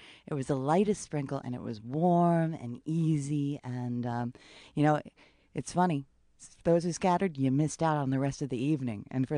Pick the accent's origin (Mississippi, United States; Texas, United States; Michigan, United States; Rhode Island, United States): Rhode Island, United States; accent: Rhode Island; That my Rhode Island accent just came out.